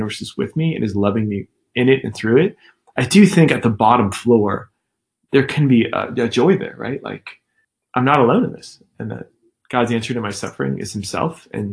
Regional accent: Scottsdale, Arizona, United States; first language English; English is my first language. I'm from South Scottsdale, you guys. I have an accent, okay?

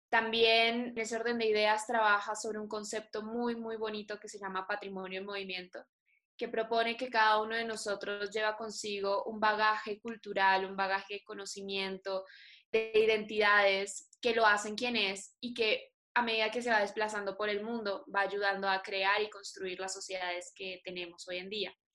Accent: Uruguay; also born or lived in Colombia; Yo soy colombiana, criada en Uruguay. Tengo, en este momento, 24 años.

